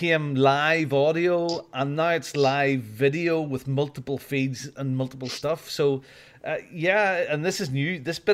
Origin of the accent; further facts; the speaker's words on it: Mexico; We went to see Coco. And it was like a documentary about life in my hometown. And all about Mexico and the Day of the Dead.